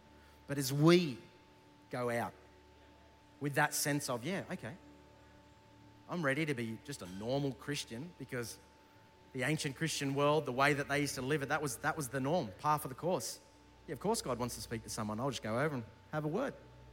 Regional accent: New South Wales, Australia; I'm from New South Wales, but please stay with me.

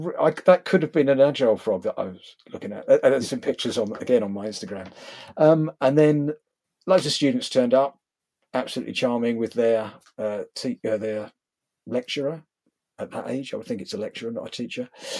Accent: England, United Kingdom; in my best Cary Grant English, of course, said, "Hello, I'm from England."

